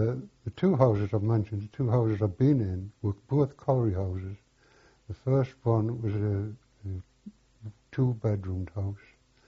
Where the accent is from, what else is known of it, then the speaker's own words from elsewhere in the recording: Birtley, North East England, United Kingdom; And I was born in Birtley, County Durham, number 25, School Street. I moved from 25 School Street to number 30 Hill Street. And from there, I was there until I left school.